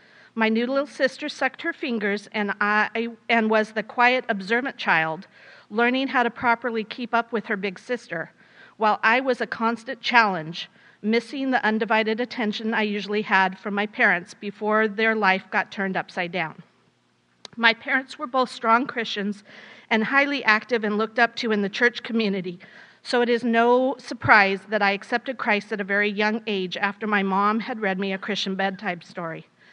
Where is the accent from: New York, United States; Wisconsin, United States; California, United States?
California, United States; Long Beach; I was born in Long Beach, California, and spent the first 9 years of my life living just a few blocks from the beach.